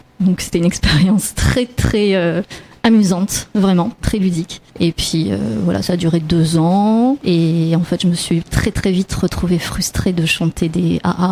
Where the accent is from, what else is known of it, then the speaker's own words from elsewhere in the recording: Grand Est, France; Moi, je suis Lorraine, en fait. Et quand on montait en Lorraine pour faire les réunions de famille